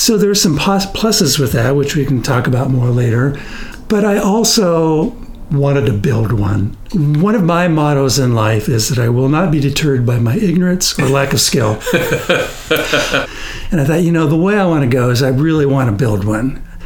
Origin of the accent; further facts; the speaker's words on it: Portland, Oregon, United States; moved away as an adult; also born or lived in Hawaii; now in San Diego, United States; Well, I was born and raised in and around Portland and have been a lifelong gardener from very little kid time to till today. So I lived the first half of my life in Oregon and then moved to Hawaii and then San Diego for the second half of my life.